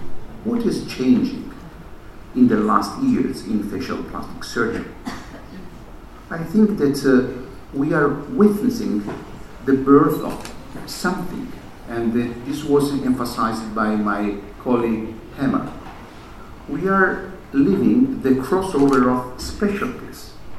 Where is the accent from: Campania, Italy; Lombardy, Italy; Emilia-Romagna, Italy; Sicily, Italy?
Lombardy, Italy; Milan; English is a second language; I'm from Italy, I'm from Milan.